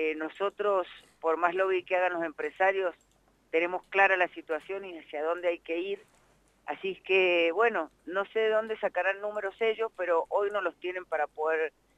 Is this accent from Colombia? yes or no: no; Mendoza, Argentina; usted sabe que yo soy del Valle de Uco